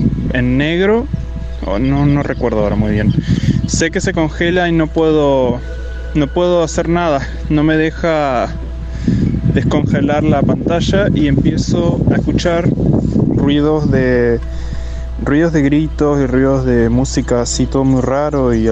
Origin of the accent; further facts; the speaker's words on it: Argentina; soy argentino.